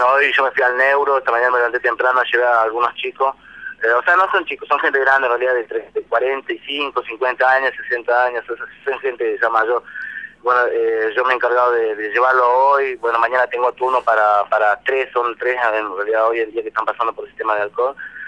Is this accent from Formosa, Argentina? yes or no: yes; Formosa, Argentina; Yo soy de Formosa.